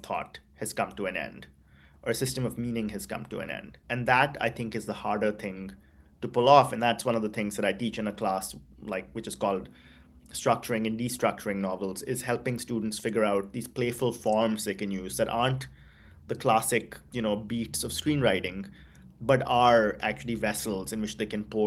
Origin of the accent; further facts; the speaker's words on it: Delhi, India; I grew up in Delhi. I know that period from my childhood. I was born in 1984.